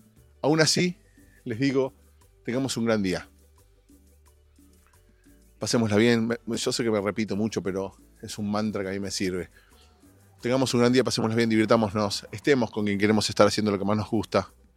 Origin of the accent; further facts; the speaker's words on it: Argentina; moved away; No es de cipayo esto, porque cuando yo me fui de Argentina no había.